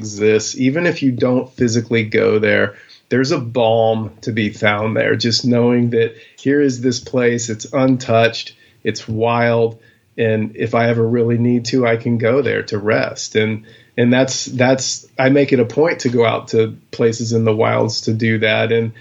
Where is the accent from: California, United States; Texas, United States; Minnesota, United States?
Texas, United States; born there; now in Alaska, United States; I moved up to Alaska in 1996. I was born in Texas, but I moved up to Alaska in 96.